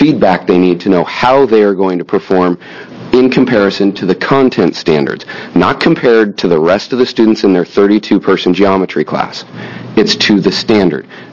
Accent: Albany, New York, United States; I grew up in Albany. I've lived there over 20 years. I own a house there, and I'm a product of the school district.

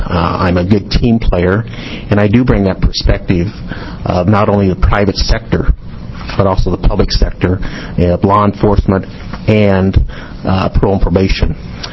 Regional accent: Portland, Oregon, United States; A little bit about myself. Born and raised in Portland, so that makes me an Oregonian. My parents actually moved to Portland in the early 40s.

